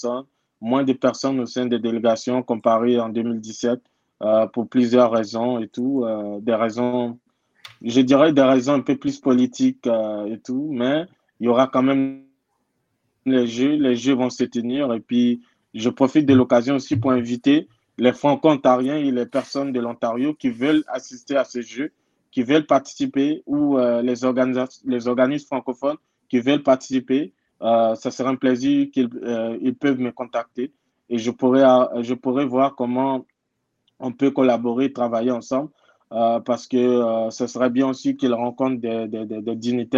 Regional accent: Kinshasa, DR Congo; Et les Jeux auront lieu à Kinshasa, dans mon pays d'origine, que je n'ai pas vu, ça fait plus de 25 ans, plus de 25 ans que je n'ai pas été dans mon pays d'origine.

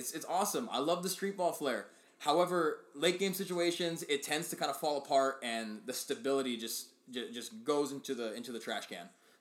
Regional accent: California, United States; So guys, as Johnny said, we are from California.

